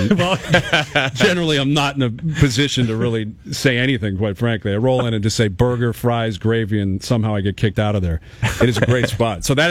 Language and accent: English; Toronto, Ontario, Canada; I grew up in North Toronto.